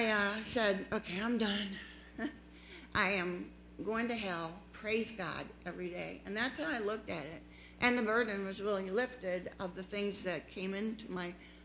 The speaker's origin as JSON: {"language": "English", "town": "Painesville", "region": "Ohio", "country": "United States", "tie": "born there", "said": "So anyhow … I was born in Painesville."}